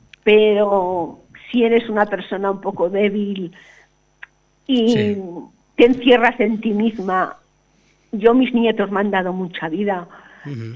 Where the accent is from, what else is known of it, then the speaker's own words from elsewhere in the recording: Sabadell, Catalonia, Spain; also born or lived in Mallorca / Valencia; yo soy de Sabadell, he estado muchísimos años en Sabadell, uh-huh. Luego me fui, he estado viviendo en Mallorca cuatro años y pico, cinco, luego me fui a Valencia.